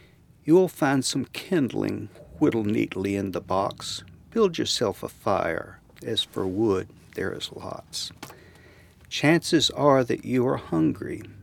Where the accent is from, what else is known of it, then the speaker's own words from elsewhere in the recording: Chattanooga, Tennessee, United States; I grew up in Chattanooga. My dad was an independent businessman, ran a dry cleaning business he started right after World War II.